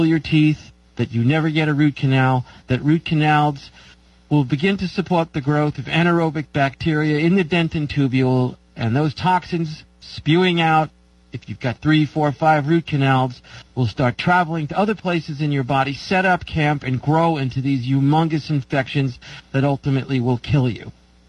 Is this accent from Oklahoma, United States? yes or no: no; New York, United States; now in California, United States; I'm from New York. You can't get enough sun if you come to California from New York a long time ago.